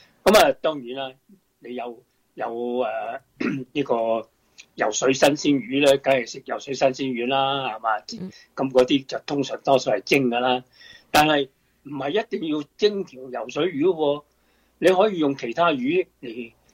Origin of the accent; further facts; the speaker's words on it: China; 我哋作为一个中国人咧